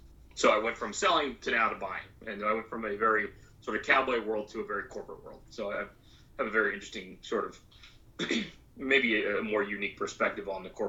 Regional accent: Annapolis, Maryland, United States; also born or lived in Nebraska / Northern Virginia; So we ended up in Annapolis, in downtown Annapolis.

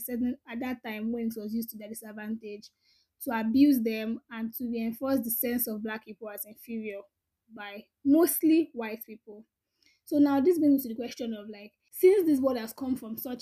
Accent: Nigeria; Because for me, being a Nigerian and being like a Black African is such a big part of, it's such a big part of my identity.

